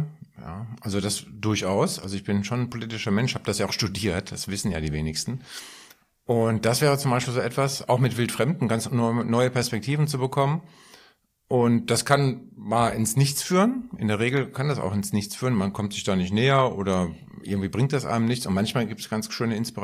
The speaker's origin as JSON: {"language": "German", "town": "Frankfurt", "region": "Hesse", "country": "Germany", "tie": "born or raised there", "said": "Und wenn man sich an die eigene Schulzeit zurückerinnert, bei uns in Frankfurt, linksliberales Umfeld etc., wir haben auch Schulstreiks gemacht."}